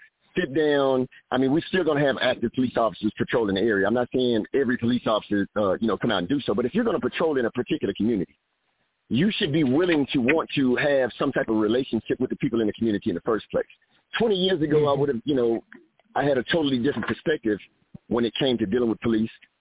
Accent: Fort Worth, Texas, United States; Okay, so I'm from the Fort Worth area.

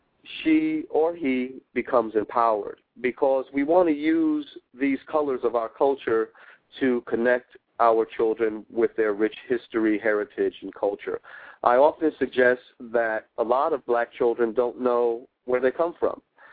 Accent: New York City, New York, United States; also born or lived in Detroit; Having just moved back to New York City, my hometown, from Detroit, where I've been for the last 20 or 25 years

